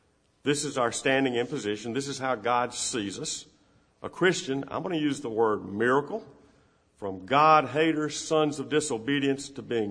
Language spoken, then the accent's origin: English; Macomb, Illinois, United States; I grew up in Macomb. My dad ran a tire store there. It was called L&M Tire Service.